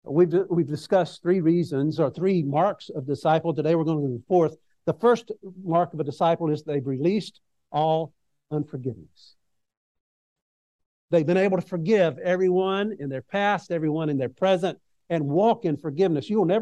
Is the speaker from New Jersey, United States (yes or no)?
no; Mississippi, United States; I'm from Mississippi, so I can't talk fast.